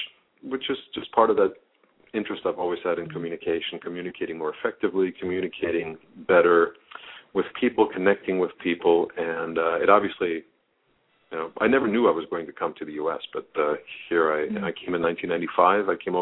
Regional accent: Bavaria, Germany; first language German; English is a second language; Yeah, I'm from the Munich area in Germany. And so, I taught myself English as a little kid

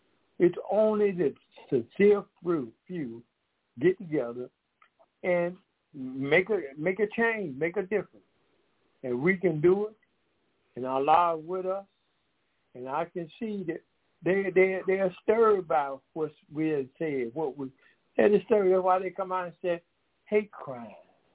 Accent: Decatur, Georgia, United States; we are from Decatur, Georgia.

